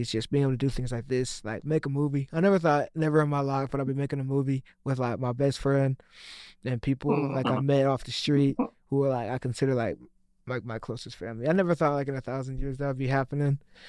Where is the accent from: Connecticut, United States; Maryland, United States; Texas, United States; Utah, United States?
Utah, United States; moved away; also born or lived in Cleveland, Ohio; Growing up in Utah was definitely interesting. Definitely, if I'm being honest, a bit of a homogenous population over there. So leaving Utah and then going to Cleveland, Ohio